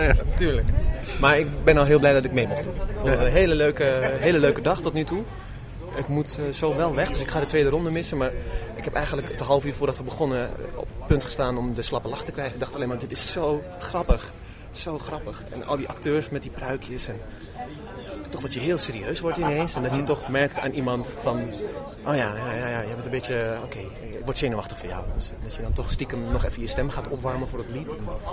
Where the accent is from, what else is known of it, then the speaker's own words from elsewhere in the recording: Zutphen, Gelderland, Netherlands; ik ben Zutphens, maar ik ben ook Turks.